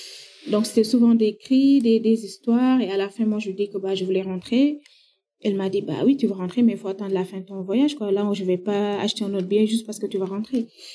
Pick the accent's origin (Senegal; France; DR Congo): Senegal; je parle en tant que sénégalais parce que je connais pas les autres pays d'Afrique